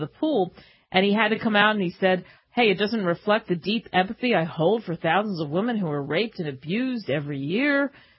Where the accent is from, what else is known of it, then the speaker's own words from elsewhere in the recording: New Jersey, United States; When I was a kid in Jersey, growing up in New Jersey, they had those fogger trucks where they just pumped out the fog.